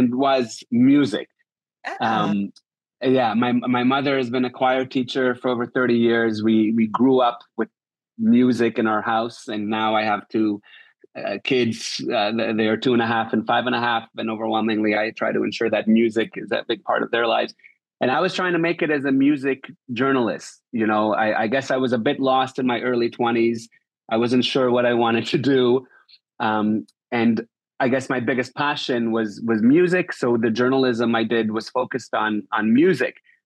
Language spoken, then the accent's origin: English; Thornhill, Ontario, Canada; But growing up in Thornhill, even though there were so many Jews around me, I still always felt very different.